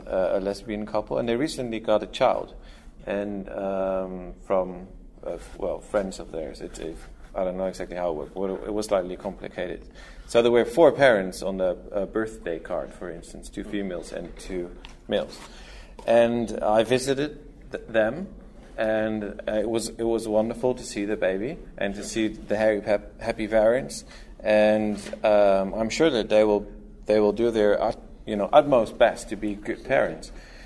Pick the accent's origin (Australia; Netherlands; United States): Netherlands; English is a second language; So I'm from the Netherlands